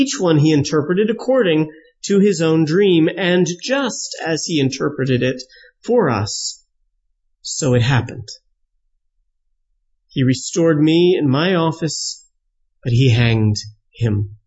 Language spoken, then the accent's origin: English; San Diego, California, United States; now in Pennsylvania, United States; Now, as I think most of you know, I grew up in San Diego.